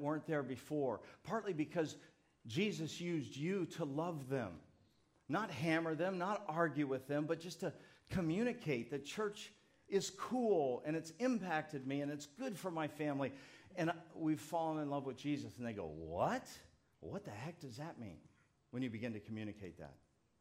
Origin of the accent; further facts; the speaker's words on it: California, United States; I grew up in the South Bay.